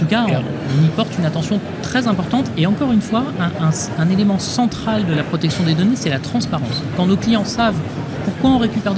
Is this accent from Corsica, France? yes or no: yes; Corsica, France; Chez moi, en Corse